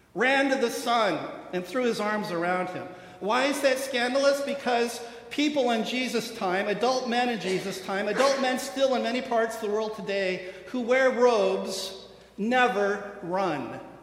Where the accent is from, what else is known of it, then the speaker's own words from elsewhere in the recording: Iowa, United States; Now, I don't know about you, but I eat a lot of pork, and I grew up in Iowa, so I'm pretty familiar with pigs.